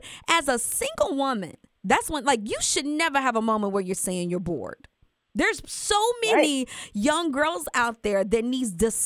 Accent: the South, United States; we're from the South. Everybody and their mama gets married

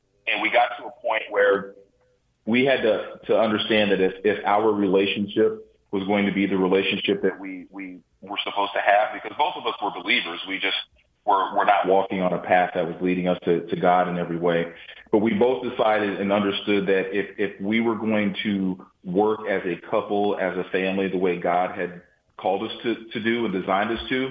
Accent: Bryan, Texas, United States; I was raised in Bryan, College Station, where Texas A&M is at.

